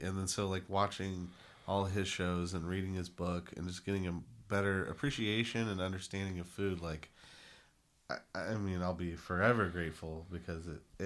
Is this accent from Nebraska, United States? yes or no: yes; Hastings, Nebraska, United States; also born or lived in Grand Island; Growing up in Hastings and Grand Island, there wasn't anything really pushing the limits as far as flavors or food.